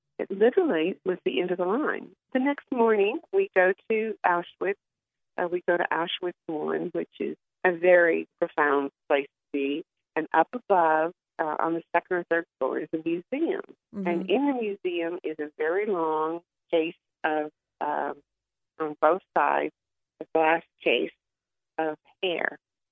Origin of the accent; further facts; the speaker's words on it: United States; I'm a boomer. I'm American.